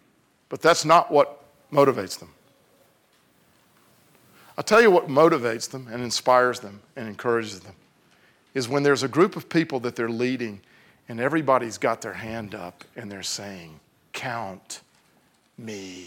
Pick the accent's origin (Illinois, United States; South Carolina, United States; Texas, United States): South Carolina, United States; Greenville; My wife and I grew up in the South. We were actually born and raised in South Milwaukee. Just kidding. I'm from my wife's from Atlanta, and I'm from Greenville, South Carolina. Hence the accent.